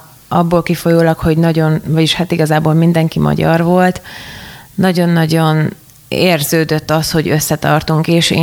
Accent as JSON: {"language": "Hungarian", "town": "Buduslău", "region": "Bihor", "country": "Romania", "tie": "born or raised there", "said": "Így van, én a Párciumból jöttem, az érmelléki részről. Igazából az ott van a határon túl, ahogy átmegyünk."}